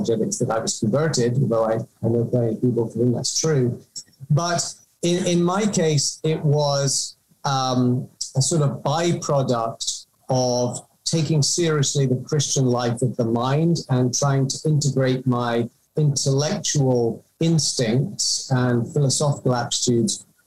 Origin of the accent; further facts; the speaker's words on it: United Kingdom; now in United States; I mean, I describe myself as British because that's really how I see myself, although I'm now an American citizen, so I guess I'm a British American